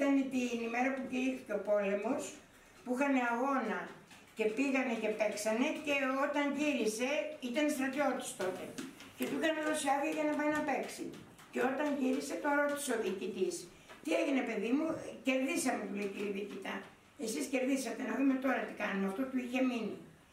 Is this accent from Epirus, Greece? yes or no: no; Kalogreza, Attica, Greece; born there; Εγώ γεννήθηκα στην Καλογρέζα, ναι.